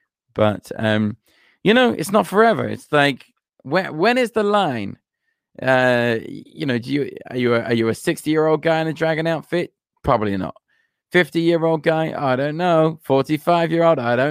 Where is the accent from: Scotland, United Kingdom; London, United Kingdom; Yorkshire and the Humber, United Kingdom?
London, United Kingdom; Well, I grew up in Southeast London. which is one of the less pleasant areas of London.